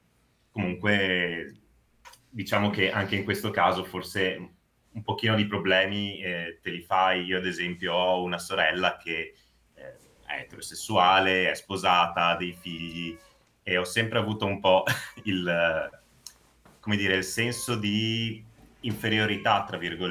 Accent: Friuli-Venezia Giulia, Italy; Dalla provincia di Udine.

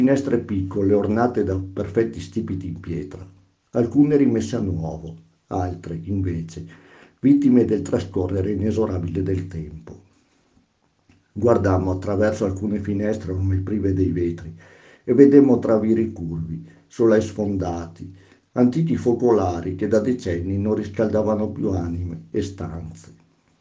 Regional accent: Veneto, Italy; accent: Agordino dialect; nonostante quel ladino dolomitico duro, parecchio diverso dal mio dialetto agordino, riuscii a capire quasi tutto

